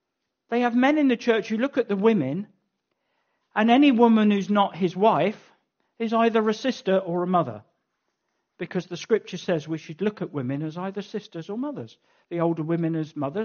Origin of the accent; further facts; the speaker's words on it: United Kingdom; It's such a difficult thing to imagine and to cry out for, partly because we're British.